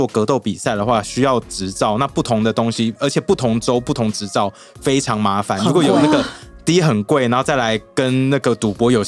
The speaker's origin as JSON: {"language": "Chinese", "country": "Canada", "tie": "born or raised there", "said": "我在国外 ，I grew up in Canada， 我在加拿大长大的。"}